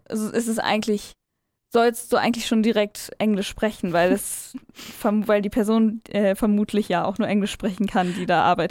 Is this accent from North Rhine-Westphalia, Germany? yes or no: no; Hamburg, Germany; Ich bin Hamburgerin, aber war schon, ja, ganz oft in Berlin und jedes Mal denke ich mir so, ich will hier wohnen.